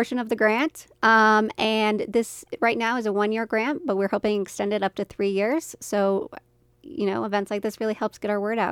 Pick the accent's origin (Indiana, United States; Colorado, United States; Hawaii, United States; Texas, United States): Colorado, United States; Louisville; also born or lived in Denver; I am a Colorado native. I know there's not many of us around anymore. I grew up in Louisville and have been in Denver for the last 10 years.